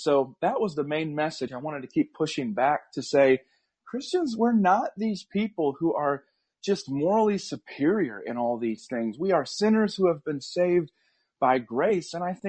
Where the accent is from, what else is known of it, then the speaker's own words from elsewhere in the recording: South Dakota, United States; I mean, I can think of different times growing up in South Dakota in a pretty politically diverse environment